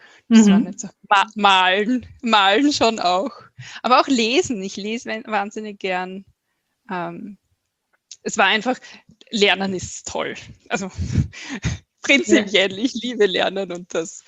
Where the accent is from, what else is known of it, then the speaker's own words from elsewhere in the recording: southern Austria, Austria; Ich bin in Österreich, im Süden von Österreich aufgewachsen. Ich würde mal sagen Land. Es war eine kleine Stadt. Sehr ruhig. Mit viel Natur rundherum, mit Wäldern rundherum.